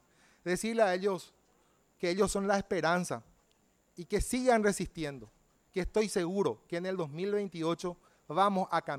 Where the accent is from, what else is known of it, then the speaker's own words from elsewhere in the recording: Central, Paraguay; yo soy del Departamento Central, vemos que hoy ha aumentado la cantidad de indigentes